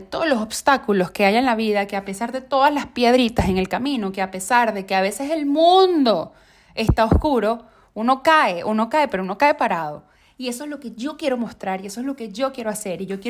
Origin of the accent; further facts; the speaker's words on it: Venezuela; moved away; ni siquiera fue que cuando salí de Venezuela